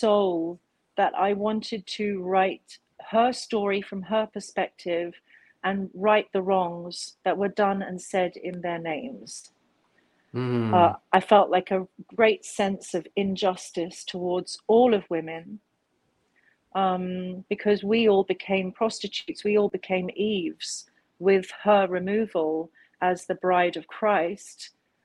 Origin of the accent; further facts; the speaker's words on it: England, United Kingdom; my background is I was born in England and raised in England, but I spent quite a lot of time in India as a child because my father is from Kashmir, India.